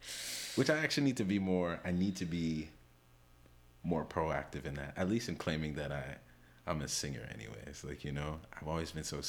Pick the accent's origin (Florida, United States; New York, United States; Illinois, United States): New York, United States; born or raised there